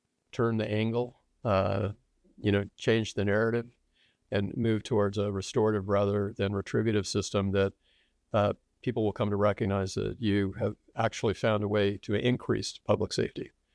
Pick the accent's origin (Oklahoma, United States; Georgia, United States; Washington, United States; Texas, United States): Texas, United States; And I was born and raised in Texas, so I get to say that.